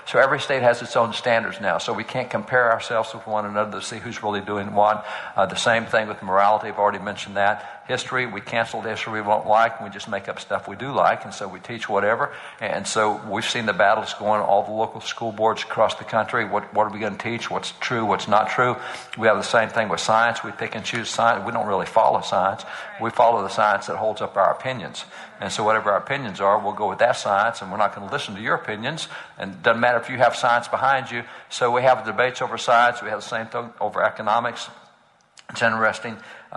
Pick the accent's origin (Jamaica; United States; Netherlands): United States; Texas; like I'm a cowboy from Texas, if you live on a ranch, you know there's only 2 genders.